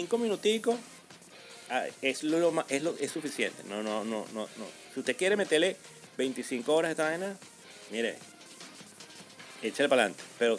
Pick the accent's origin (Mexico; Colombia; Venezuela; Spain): Venezuela; porque como somos todos venezolanos, todos estamos pensando primero que nos van a joder